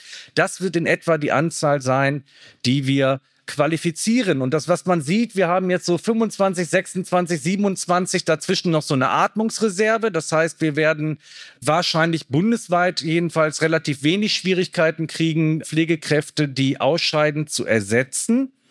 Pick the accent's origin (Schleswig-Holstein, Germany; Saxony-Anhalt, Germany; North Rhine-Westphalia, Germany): North Rhine-Westphalia, Germany; Cologne; meine Heimatstadt Kölle